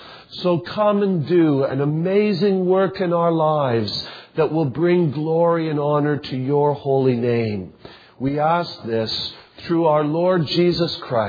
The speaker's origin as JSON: {"language": "English", "country": "Canada", "lives_now": "United States", "said": "As a Canadian living some years in the States"}